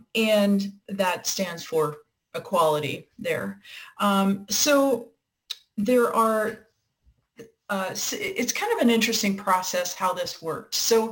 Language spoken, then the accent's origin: English; Iowa, United States; born there; moved away as an adult; also born or lived in San Francisco